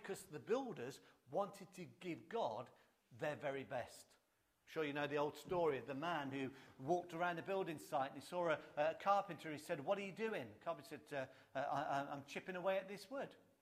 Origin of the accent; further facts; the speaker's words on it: Coventry, West Midlands, United Kingdom; And I took the kids one day round at Coventry City Centre, my hometown where I grew up